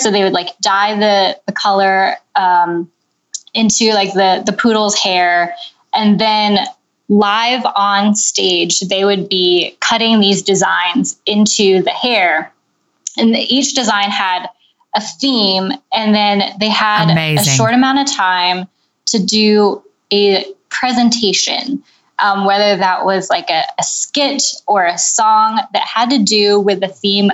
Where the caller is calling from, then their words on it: Mechanicsburg, Pennsylvania, United States; I'm calling you from Mechanicsburg, Pennsylvania.